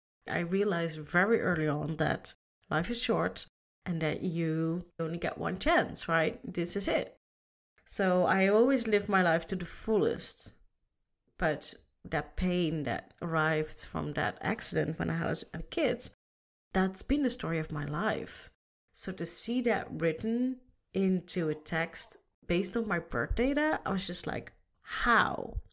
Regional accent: Netherlands; English is a second language; no, I'm not a native English speaker. I am from the Netherlands.

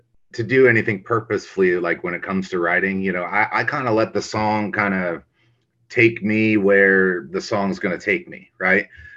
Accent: Lodi, Ohio, United States; Growing up in Lodi, Ohio, we didn't have a whole lot going on. I mean, there's not a lot to do in the town.

